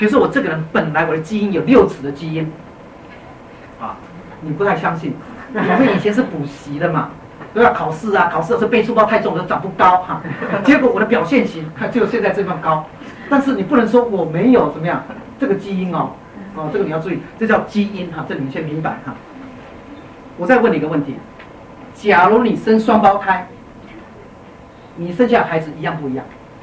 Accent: China; now in United States; 我们都是中国人，对不对？

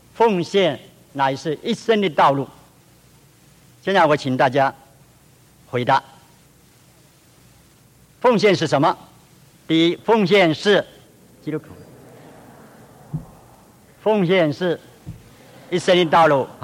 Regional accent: Malaysia; 我从马来西亚来，马来西亚汽车很多，路也做得很好，是东南亚有名的。

